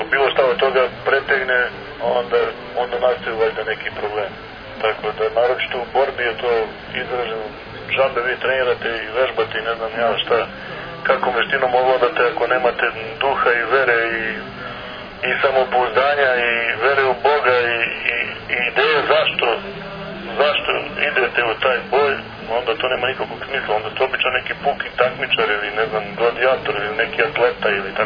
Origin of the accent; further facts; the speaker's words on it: Serbia; i mi u Rusiji, onda oni kad dođu kod nas u Srbiju, isto to, ta nadmetanja i takmičenja